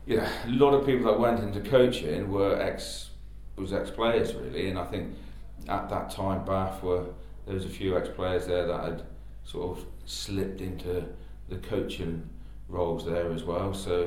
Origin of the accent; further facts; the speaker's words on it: South West England, United Kingdom; growing up in Cornwall, like in a little, you know, tiny little village